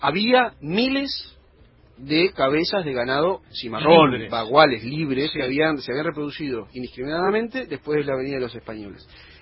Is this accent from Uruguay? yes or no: no; Argentina